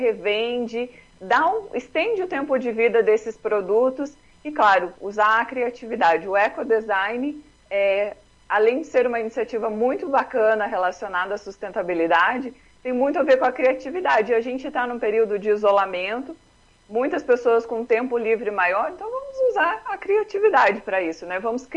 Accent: Paraná, Brazil; now in Curitiba, Brazil; interior do Paraná, mas já estou em Curitiba já faz um tempinho.

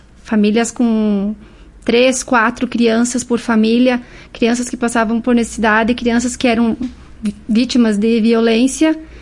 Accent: Marau, Rio Grande do Sul, Brazil; also born or lived in Passo Fundo; Eu nasci em Passo Fundo. A família da minha mãe é toda aqui de Marau. Uhum. Me considero daqui, na verdade.

